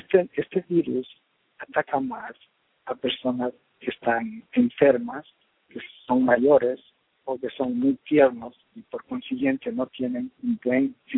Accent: Ecuador; born there; also born or lived in Mexico / Detroit, United States; Nací en el Ecuador.

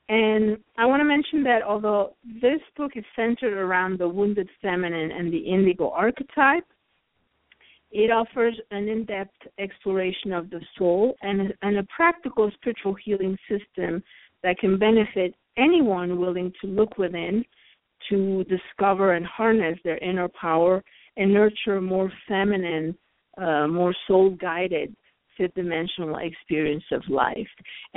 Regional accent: Mexico; Well, I'm originally from Mexico

